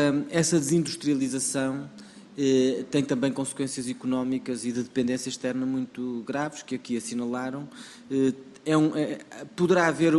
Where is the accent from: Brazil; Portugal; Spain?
Portugal; Porto; Eu sou também do Distrito do Porto, isso não me é indiferente.